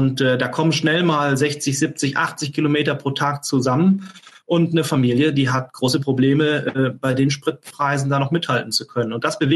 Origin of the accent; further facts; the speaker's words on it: Northern Germany, Germany; heißt es dann bei uns im Norden